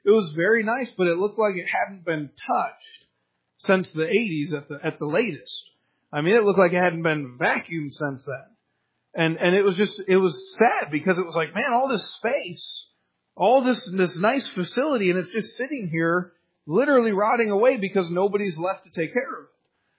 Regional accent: United States; I was blessed in growing up in America, blessed in growing up in a family that went to church

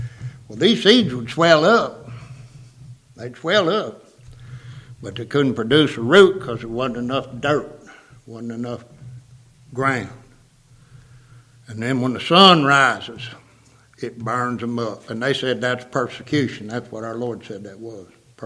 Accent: Kentucky, United States; I'm from Kentucky. Boy, you can't run a plow up there.

